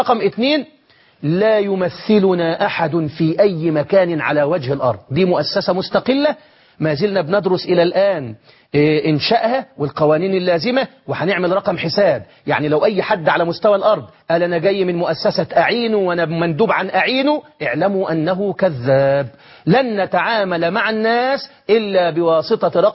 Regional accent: Egypt; واحفظ بلدنا مصر من كل مكروه وسوء.

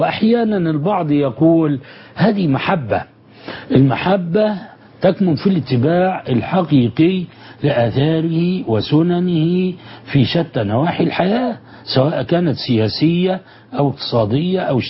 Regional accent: Alexandria, Alexandria Governorate, Egypt; أن الملك كان مثلا عندنا في الإسكندرية وفي منطقة راس التين

